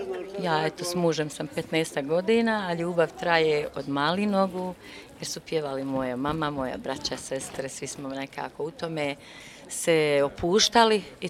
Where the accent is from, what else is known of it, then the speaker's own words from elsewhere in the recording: Studenci, Federation of Bosnia and Herzegovina, Bosnia & Herzegovina; dolazim iz Studenaca, Ljubuški.